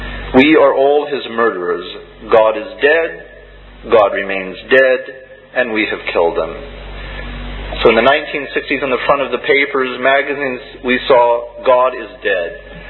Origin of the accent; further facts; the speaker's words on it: United States; Not as an American who wanted everything to make sense.